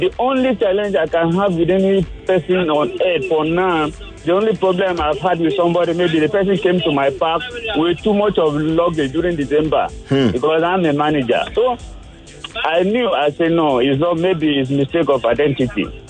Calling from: Ajah, Lagos, Nigeria; Yes, I'm calling from Ajah.

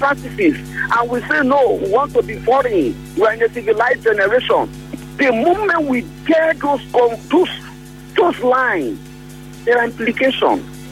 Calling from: Port Harcourt, Rivers, Nigeria; I'm calling from Port Harcourt.

